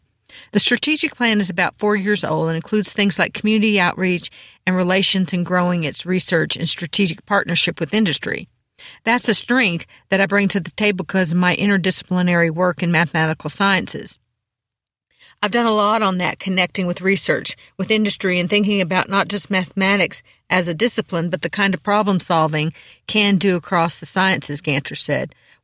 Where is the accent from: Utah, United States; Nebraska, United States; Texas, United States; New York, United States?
Texas, United States; Houston; One is I'm a native Texas. And I wanted to come home. I'm actually from the Houston area. I grew up right about 5 minutes from NASA Space Center.